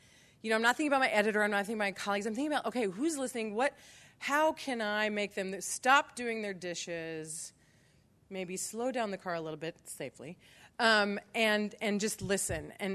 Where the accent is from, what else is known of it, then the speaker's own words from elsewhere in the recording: Lincoln, Illinois, United States; I'm from Lincoln, Illinois. I grew up in Lincoln, not far from here.